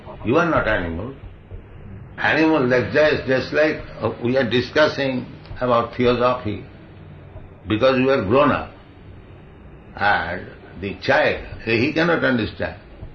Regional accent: India; Just like you are European, you have got a different dress, I am an Indian, I have got a different dress.

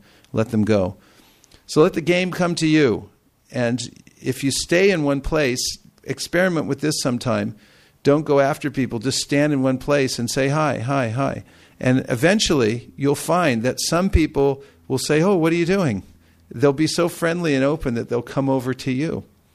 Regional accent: San Francisco, California, United States; I would say, I'm from San Francisco.

